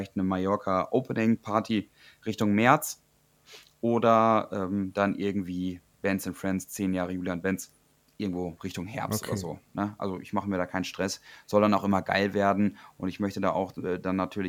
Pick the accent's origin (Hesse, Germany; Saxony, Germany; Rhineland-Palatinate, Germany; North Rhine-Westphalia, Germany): North Rhine-Westphalia, Germany; Alme; in meiner Heimat in Alme. Da, wo ich damals auch meinen Sportunterricht in der Grundschule gemacht habe, wo die Schützenfeste gefeiert werden, wo ich mich auch beim Fußball umziehe.